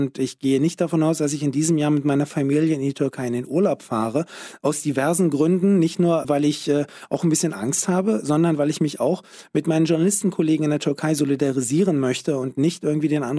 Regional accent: Berlin, Germany; Ich war 6 Monate, als mein Vater nach Deutschland gekommen ist und hat dann meine Mutter und mich, als ich 14 Monate war, nach Berlin geholt. Ich bin Berliner, kann ich ganz direkt sagen. Ich bin aber aus einem sehr konservativen und sehr religiösen Elternhaus groß geworden.

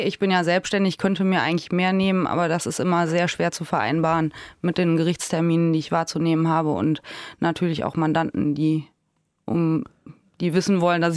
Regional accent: North Rhine-Westphalia, Germany; now in Cologne, Germany; Ja, also ich komme aus der Nähe von Köln, aber ich bezeichne mich eigentlich schon als Kölnerin, weil ich seit 2000 hier lebe.

